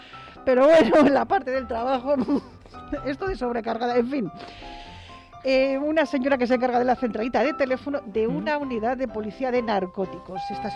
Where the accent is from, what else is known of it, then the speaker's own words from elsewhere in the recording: Spain; Sí, porque somos los españoles.